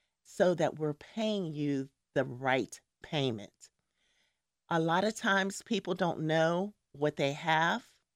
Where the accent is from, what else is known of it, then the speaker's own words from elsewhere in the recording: Homestead, Pennsylvania, United States; born there; I was born in Homestead, that little steel town across the bridge, because you know we're the city of bridges.